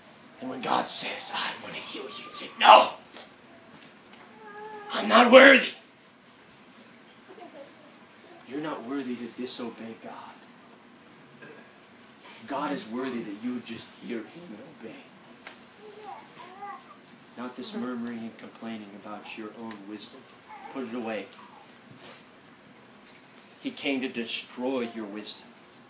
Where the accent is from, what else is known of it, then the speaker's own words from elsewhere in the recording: Kuwait; also born or lived in Africa; I grew up in Africa and Kuwait, been chased by murderers and rapists my life, running for my life